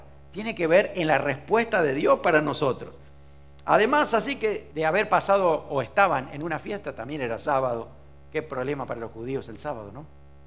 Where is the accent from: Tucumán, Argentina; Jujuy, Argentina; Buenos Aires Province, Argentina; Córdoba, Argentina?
Buenos Aires Province, Argentina; Pehuajó; en Pehuajó era mi pueblo